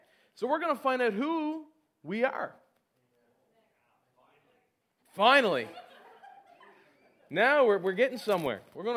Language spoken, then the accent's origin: English; Port de Grave, Newfoundland and Labrador, Canada; Newfoundlander, born and bred. I'll be one till I die. That's a Newfie song. And, yeah, I'm from Newfoundland. I was born in Newfoundland, raised in a little town called Port de Grave, a little fishing village.